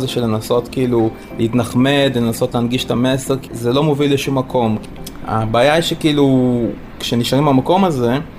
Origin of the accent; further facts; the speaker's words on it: Russia; אפילו את החלקים הכי מגעילים בתור רוסי, הייתי אוכל את המת הדבום